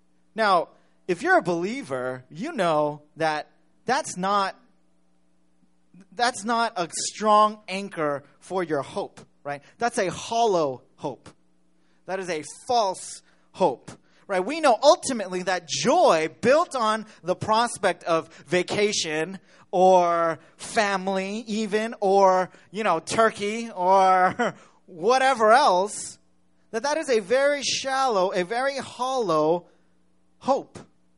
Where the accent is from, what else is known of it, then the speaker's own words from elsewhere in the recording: California, United States; Even though I grew up in California, right?